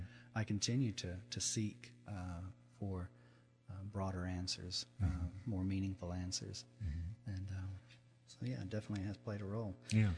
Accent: the South, United States; Growing up in the South the way I did, you would think that my family would have gone to church all the time

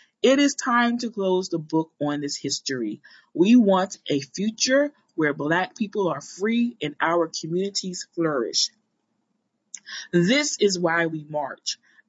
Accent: New York City, New York, United States; As a young Black girl growing up in the Bronx, New York, I have lived this horrifying reality many times.

